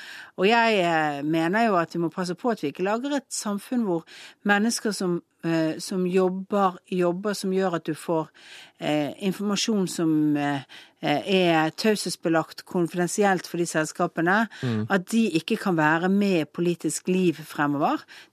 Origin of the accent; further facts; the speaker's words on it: Western Norway, Norway; Ja, jeg er vestlending, vi er glad i broer.